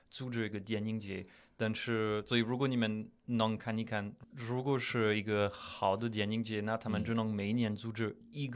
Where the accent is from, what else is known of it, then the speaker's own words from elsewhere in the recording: Paris, Île-de-France, France; Chinese is a second language; 因为我是巴黎人